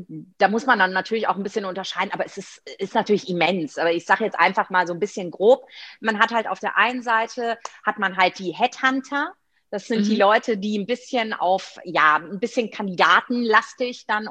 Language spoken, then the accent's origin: German; Rhineland, Germany; Genau, weil ich bin ja Rheinländerin, ne?